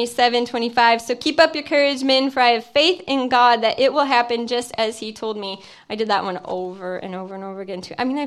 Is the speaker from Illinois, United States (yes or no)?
yes; Illinois, United States; And John and I aren't from Florida. We're from Illinois, and we look at Florida as our other nation.